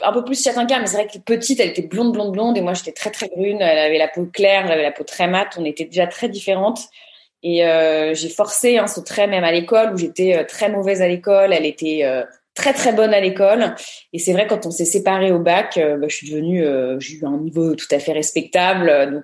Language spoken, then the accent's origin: French; Neuilly-sur-Seine, Île-de-France, France; Alors, je suis née à Paris. J'ai grandi à Neuilly-sur-Seine avec une sœur jumelle et un petit frère